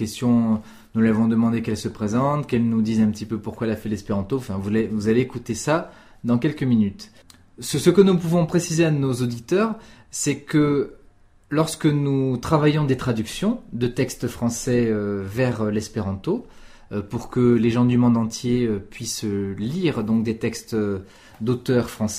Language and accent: French; France; ça permet d'éliminer les fautes que nous, en tant que Français, on peut faire